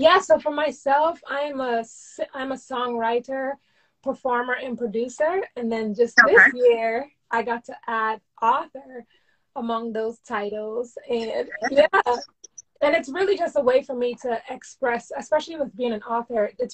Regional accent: Georgetown, Demerara-Mahaica, Guyana; I grew up in Georgetown, Guyana

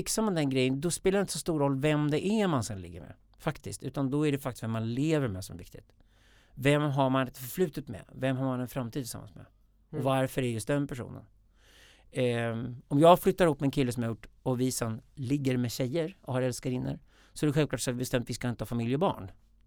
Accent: Sweden; jag är uppvuxen i en svensk småstad

